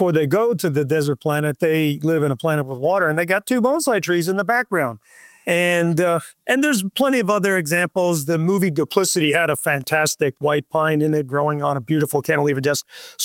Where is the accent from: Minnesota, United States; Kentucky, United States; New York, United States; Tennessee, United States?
New York, United States; I grew up in New York, and that would be a lot of snow for New York.